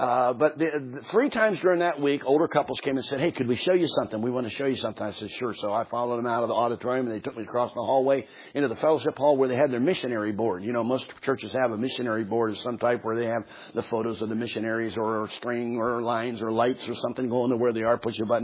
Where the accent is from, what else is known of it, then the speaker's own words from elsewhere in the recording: Philadelphia, Pennsylvania, United States; I was preaching in a church just south of where I grew up in Philadelphia